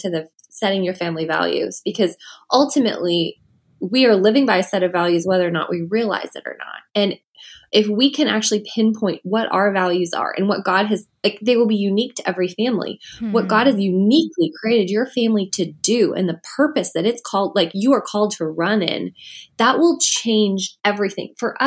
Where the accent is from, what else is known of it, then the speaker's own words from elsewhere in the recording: Canada; We're Canadian.